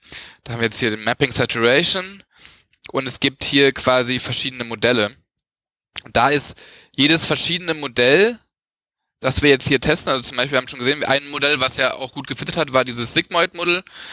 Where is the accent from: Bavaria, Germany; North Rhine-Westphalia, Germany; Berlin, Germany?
Berlin, Germany; für Stadtteil Lichtenberg, wo ich herkomme eigentlich, sind wir gar nicht mehr im grünen Bereich.